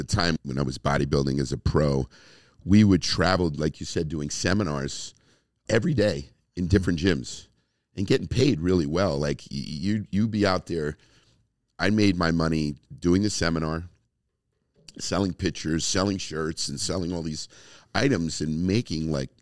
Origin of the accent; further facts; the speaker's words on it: New Jersey, United States; first of all, I'm from New Jersey. It was a New York crowd.